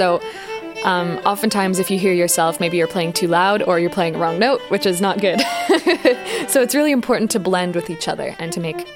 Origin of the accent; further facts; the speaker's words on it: Victoria, British Columbia, Canada; I'm from Victoria, BC, which is in Canada, and I play the viola.